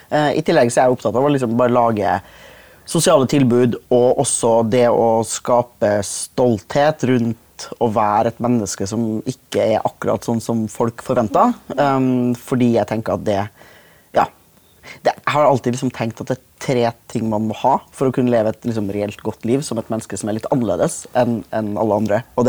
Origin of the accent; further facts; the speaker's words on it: Trondheim, Trøndelag, Norway; Men jeg har vært hjemme i Trondheim og besøkt familien min